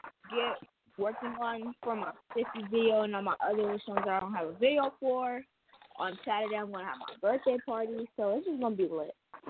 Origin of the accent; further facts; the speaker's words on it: Stockton, California, United States; I'm 13 years old. I'm from Stockton, California.